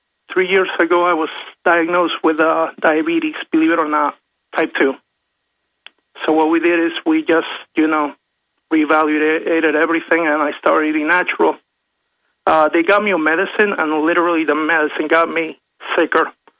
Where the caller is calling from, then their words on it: Connecticut, United States; Connecticut, but that's actually all of New England.